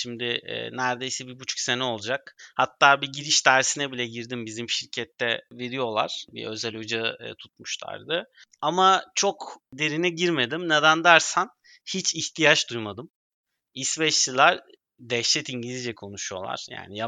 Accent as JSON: {"language": "Turkish", "region": "Istanbul", "country": "Turkey", "tie": "born or raised there", "said": "Yani doğma büyüme İstanbulluyum ve işte şehir merkezinde oturuyordum. Maçka'da oturuyordum o sırada"}